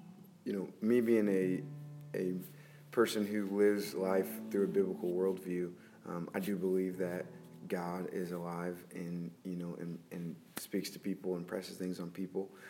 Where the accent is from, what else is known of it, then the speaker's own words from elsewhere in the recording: Columbus, Indiana, United States; now in Michigan, United States; Well, so I'm originally from Columbus, Indiana, just about 45 minutes south of Indianapolis.